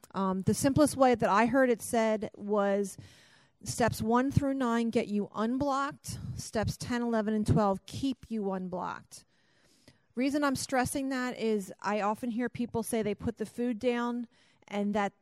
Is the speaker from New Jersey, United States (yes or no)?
yes; New Jersey, United States; I'm a recovered compulsive overeater from South Jersey, so I'm from the South Jersey Intergroup.